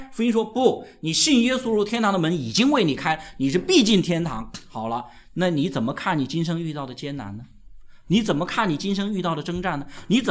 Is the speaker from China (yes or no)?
yes; China; 这真的是我们中国人，特别是我们大陆人的一个重大的缺陷